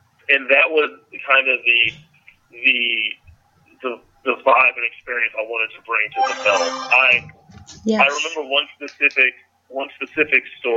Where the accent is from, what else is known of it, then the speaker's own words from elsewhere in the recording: Richmond, Virginia, United States; So the closest one to me, I'm from Richmond, Virginia.